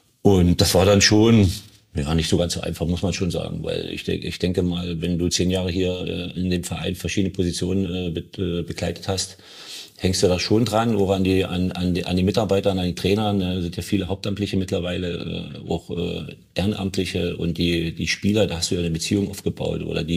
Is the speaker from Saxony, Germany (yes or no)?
yes; Wittichenau, Saxony, Germany; born there